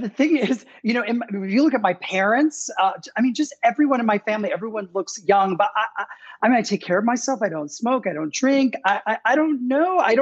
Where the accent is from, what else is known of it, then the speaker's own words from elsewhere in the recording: Canada; moved away as an adult; now in United States; because I came to the States when I was 19 and I went to NYU. That's where I felt awkward. I didn't feel weird growing up in Canada.